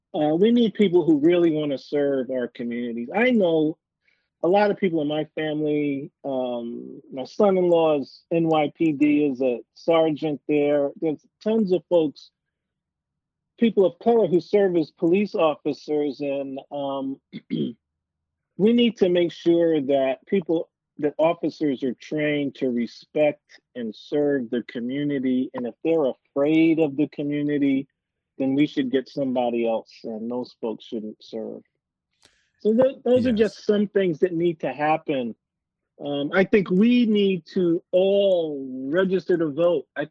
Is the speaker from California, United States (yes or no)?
no; New York, United States; I grew up in New York, Wes, and I remember the first time we went to a demonstration